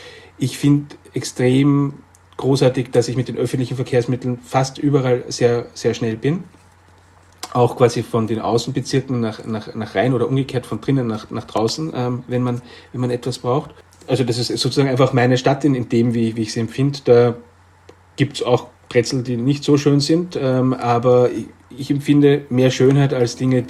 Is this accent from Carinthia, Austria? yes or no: no; Vienna, Austria; Und ich empfinde Wien als meine Heimatstadt